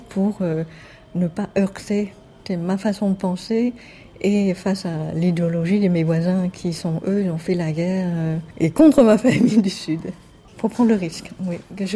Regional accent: Vietnam; Dans ma tête, j'ai dit, mais moi, je suis une vietnamienne. Je parle vietnamien, donc je suis une vietnamienne comme vous.

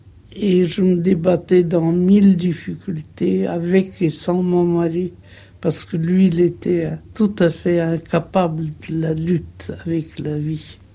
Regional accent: Russia; born there; French is a second language; Je suis née en Russie.

